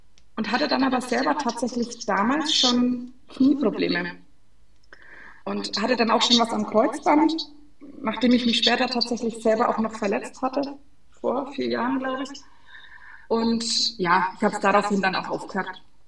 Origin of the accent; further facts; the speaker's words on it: Bavaria, Germany; Also da, wo ich herkomme, aus dem fränkischen Seenland, kann man sagen.